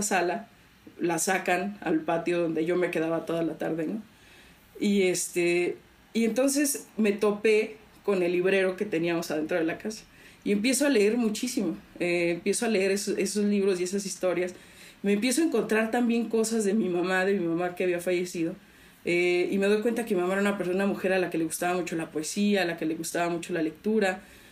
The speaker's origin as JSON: {"language": "Spanish", "town": "Matehuala", "region": "San Luis Potosí", "country": "Mexico", "said": "cuando me vengo de Matehuala a San Luis"}